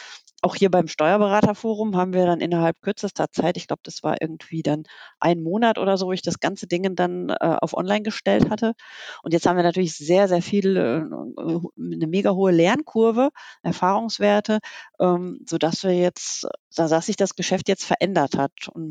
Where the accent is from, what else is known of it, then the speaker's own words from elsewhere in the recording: Wattenscheid, North Rhine-Westphalia, Germany; weil ich bin gebürtige Ruhrpottlerin. Ich komme aus Wattenscheid.